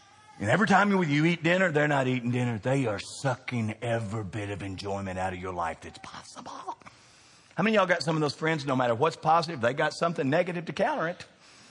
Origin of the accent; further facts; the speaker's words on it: Kentucky, United States; We're both from Kentucky.